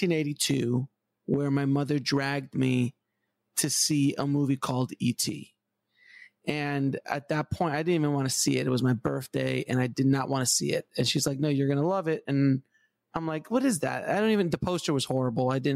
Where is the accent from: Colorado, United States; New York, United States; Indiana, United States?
New York, United States; Queens; also born or lived in Fort Lauderdale, Florida; I was born in Florida, and I stayed there for about 2.5 years down in the Fort Lauderdale area, next to Miami. Then I was whisked away to New York, and I spent the next 7 years growing up in Queens. And Jamaica, Queens, to be exact.